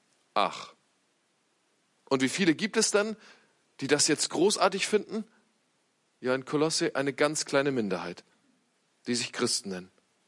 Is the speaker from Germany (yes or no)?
yes; Neumünster, Schleswig-Holstein, Germany; Ich komme aus Neumünster, das ist auch nicht besser.